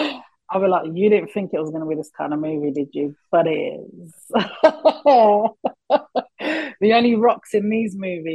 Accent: United Kingdom; you're right, I'm not English, but I am British. This is my home and this is my identity.

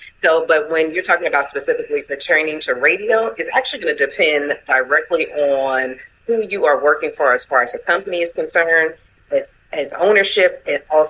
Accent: Georgia, United States; I was from Georgia when we would be doing our radio shows.

